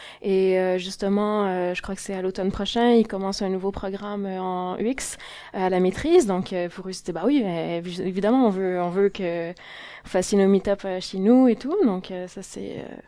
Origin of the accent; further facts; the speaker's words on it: Montreal, Quebec, Canada; mon cas à moi est un peu particulier parce que je viens de Montréal, en fait.